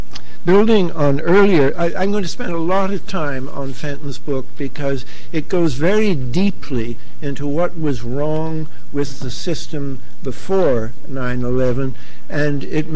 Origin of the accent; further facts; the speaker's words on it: Canada; as a Canadian, I'm really proud that these things take place in Canada